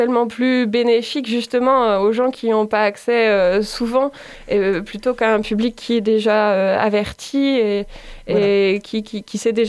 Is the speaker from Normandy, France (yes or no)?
no; Montpellier, Occitanie, France; moved away as an adult; sur Montpellier. J'ai grandi ici, quand même.